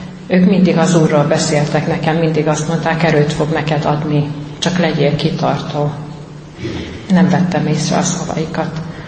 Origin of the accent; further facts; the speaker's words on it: Tiborszállás, Szabolcs-Szatmár-Bereg, Hungary; 1971-ben születtem, Tiborszálláson nevelkedtem, református szülők gyermekeként.